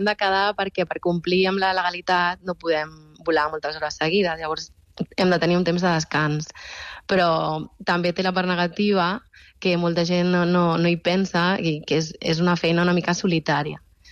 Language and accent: Catalan; Sant Feliu de Llobregat, Catalonia, Spain; jo des de petita ja vivia, bueno, soc de Sant Feliu de Llobregat, vivia molt a prop del Prat